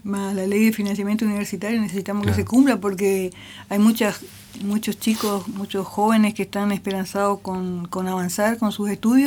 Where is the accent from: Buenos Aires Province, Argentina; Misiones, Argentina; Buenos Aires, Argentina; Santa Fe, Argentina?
Misiones, Argentina; Garupá; porque yo soy de Garupá.